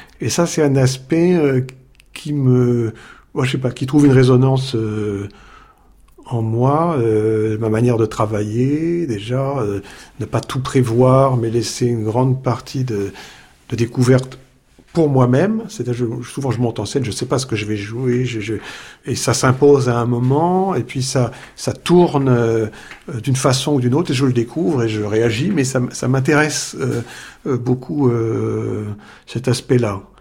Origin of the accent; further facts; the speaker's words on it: Paris, Île-de-France, France; born there; je suis né en 1964 à Paris et je suis musicien claveciniste.